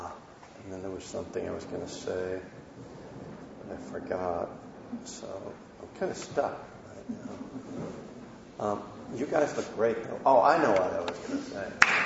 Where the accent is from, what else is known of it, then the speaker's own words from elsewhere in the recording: United States; now in abroad; Sometimes I go into a shop and I'm like, they're going to know I'm American.